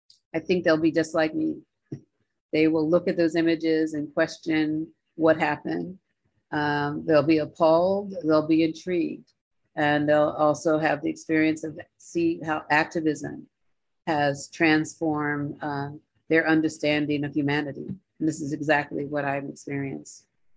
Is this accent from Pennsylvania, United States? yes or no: yes; Philadelphia, Pennsylvania, United States; I'm from Philadelphia and to see the activism of the abolitionists movement in Philadelphia was crucial to my research.